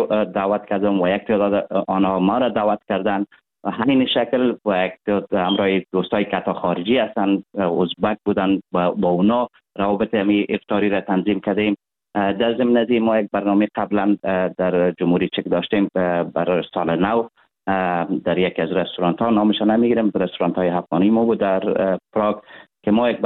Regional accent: Afghanistan; ولی کل ما یک افغان هستیم.

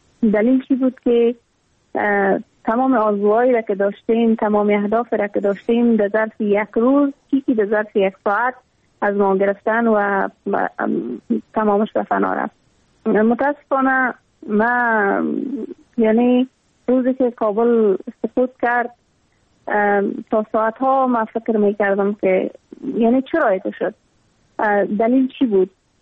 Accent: Afghanistan; تمام مردم افغانستان و حداقل هم نسلای ما، کسایی که هم دوره ما هستن، سن سال ما هستن، ما در دامن جنگ زاده شدیم، اما تو در جنگ کلان شدیم

